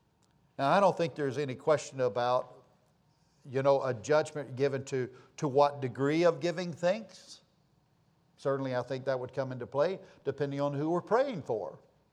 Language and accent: English; United States; But the last I looked, I too am American. I'm an American.